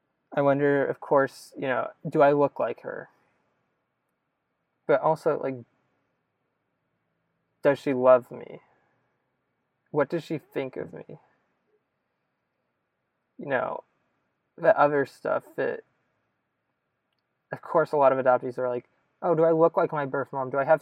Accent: Issaquah, Washington, United States; also born or lived in Russia; I mean, I lived in a suburban house in Issaquah, which is my hometown, which is right outside of Seattle, Washington.

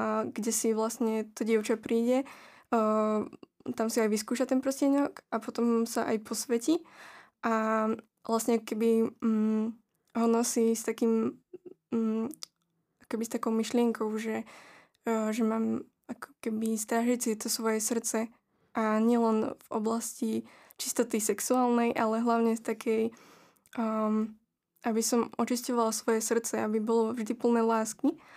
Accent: Žilina Region, Slovakia; keďže som až z Kysuc, tak sme dosť skoro ráno išli.

